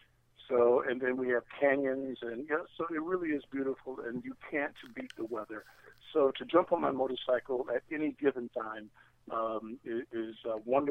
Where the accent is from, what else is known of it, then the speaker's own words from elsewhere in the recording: Houston, Texas, United States; now, originally I'm from Houston, Texas, so I'm really big into barbecue.